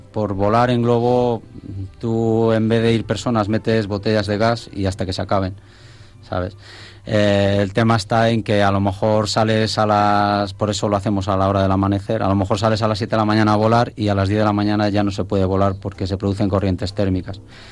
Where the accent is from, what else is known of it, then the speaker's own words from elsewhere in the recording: Castile and León, Spain; Yo me siento muy vallisoletano y muy de Castilla y León. Tengo muy arraigadas muchísimas tradiciones, porque he vivido en Peñaflor de Hornija muchos años.